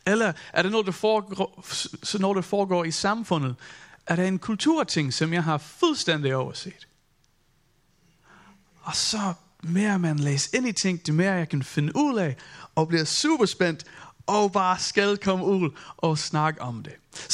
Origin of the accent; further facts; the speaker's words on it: United States; Danish is a second language; now in Denmark; Man kan slet ikke mærke, at jeg er amerikaner.